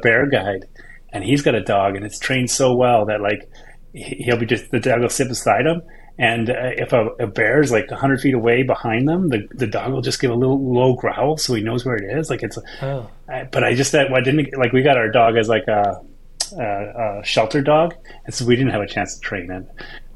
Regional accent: Whitehorse, Yukon, Canada; I'm from Whitehorse, Yukon, northern Canada, so like in the far north of Canada. The Yukon's about the size of California, but we have 40,000 people here.

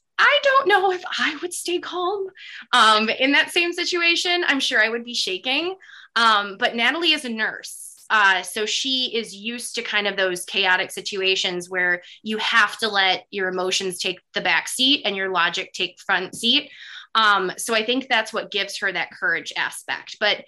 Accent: Michigan, United States; also born or lived in California; now in Florida, United States; I grew up in Michigan. So I grew up in the Midwest and I lived in California for a time. And then, you know, living in Florida

